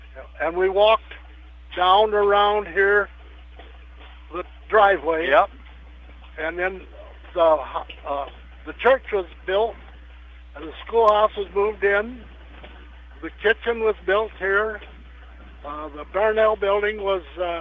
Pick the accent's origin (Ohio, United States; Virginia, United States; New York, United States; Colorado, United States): Ohio, United States; moved away; I'm originally from Ohio. I moved up here 50 years ago. Bought a farm.